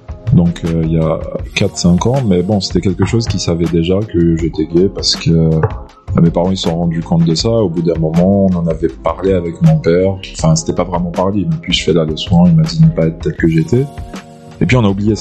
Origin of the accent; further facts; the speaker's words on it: Algeria; Comme je dis, moi je suis algérien